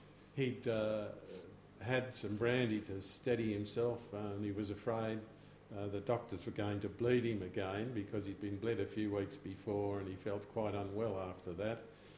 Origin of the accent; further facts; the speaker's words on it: Canberra, Australian Capital Territory, Australia; that was the family business that I was raised in Canberra over a period of time. Things were pretty tough and tight during that time. I was born in 1942, around about the beginning of the Second World War.